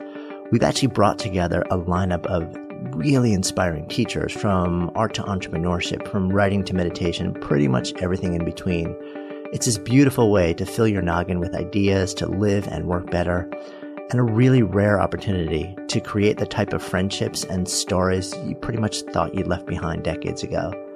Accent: New York, United States; I grew up just outside of New York. I've been a New Yorker. I've been in the city for 25, 30 years now myself.

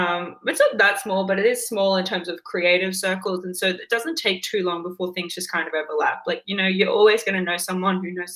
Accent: Queensland, Australia; I don't know, because I'm from North Queensland.

